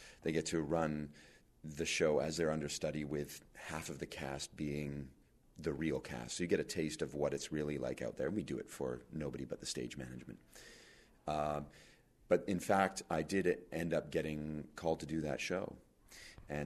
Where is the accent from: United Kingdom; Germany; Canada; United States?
Canada; Vancouver, British Columbia; we're from Vancouver originally.